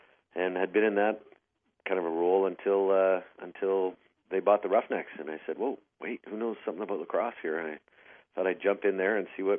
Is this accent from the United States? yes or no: no; Peterborough, Ontario, Canada; born there; I was born in Peterborough